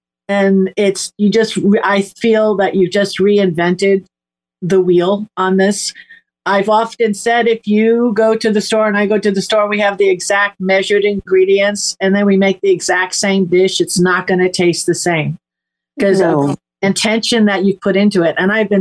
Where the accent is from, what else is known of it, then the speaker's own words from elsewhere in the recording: New York, United States; Like, I'm sorry, I'm from New York, right?